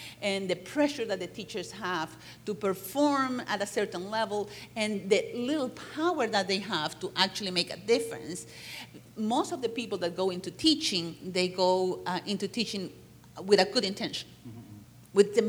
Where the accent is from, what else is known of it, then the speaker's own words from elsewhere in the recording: Bolivia; English is a second language; Like, I come from a third world country. I'm from Bolivia.